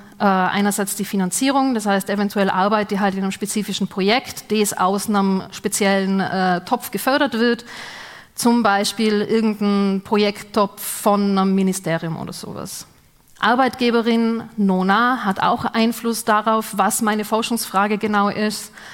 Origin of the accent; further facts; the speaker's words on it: Vienna, Austria; now in Karlsruhe, Germany; ich bin ursprünglich aus Wien, ich wohne seit 2 Jahren in Karlsruhe, ich bin hergezogen, weil ich mein Doktorat hier am KIT mache